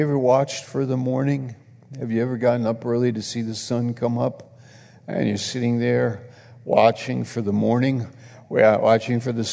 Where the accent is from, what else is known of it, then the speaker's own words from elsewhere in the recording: United States; And it's our prayer as an American, as people living in this country, that the Spirit of God would move in our country like he has in the past.